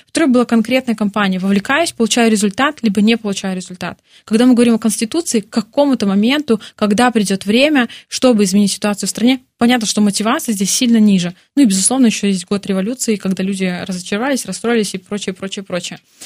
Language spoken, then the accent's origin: Russian; Belarus; А вот чего хотим мы, белорусы, ответ как будто неоднозначный.